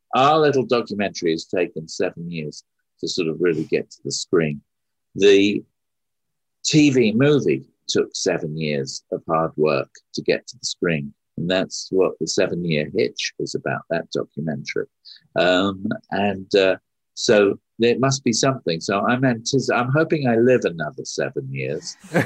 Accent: United Kingdom; He didn't know I was as British as I am.

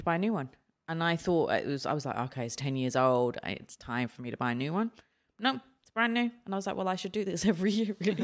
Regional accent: United Kingdom; But I'm British. I like a bit of coffee and tea.

